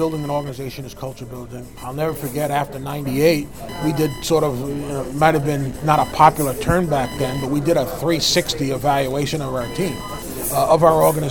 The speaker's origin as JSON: {"language": "English", "region": "New York", "country": "United States", "lives_now": "St. Louis, United States", "said": "You know, again, as we mentioned earlier, I'm from New York. My friends and family don't know a lot about St. Louis"}